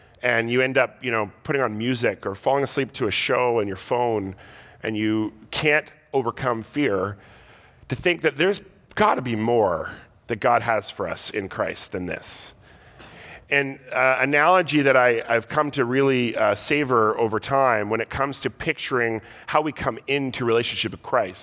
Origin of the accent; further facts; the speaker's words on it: Victoria, British Columbia, Canada; We grew up in Victoria